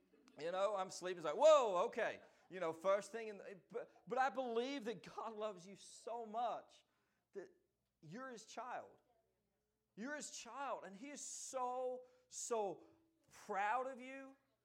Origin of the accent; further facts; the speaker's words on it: England, United Kingdom; Now, me, I'm from England